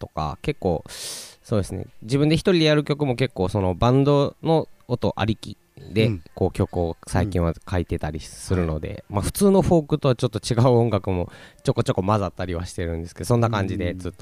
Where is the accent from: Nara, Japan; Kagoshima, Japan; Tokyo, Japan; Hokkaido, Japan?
Nara, Japan; やっぱり地元の奈良が、まあ、数としては一番多いんですけど